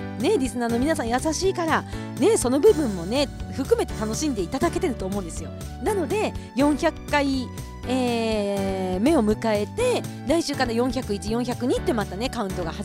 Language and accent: Japanese; Kushiro, Hokkaido, Japan; 私地元の北海道釧路市